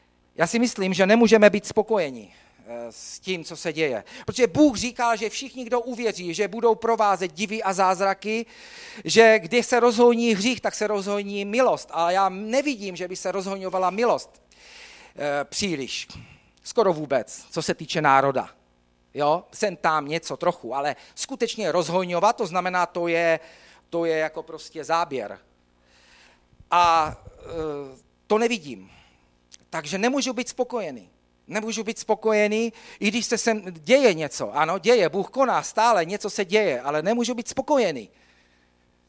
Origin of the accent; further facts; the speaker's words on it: Brno, South Moravian Region, Czechia; Já pocházím z Brna, Brno miluju, jo? To je krásné město.